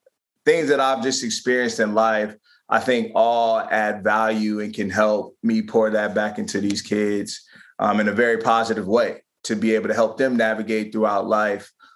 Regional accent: Maryland, United States; now in Philadelphia, United States; my hometown a lot more back in PG County, Maryland, my wife being from New York

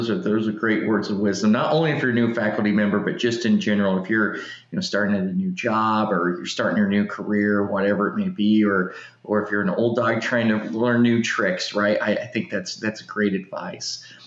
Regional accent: Kansas, United States; I grew up in Western Kansas where there's a tree about maybe every hour and a half

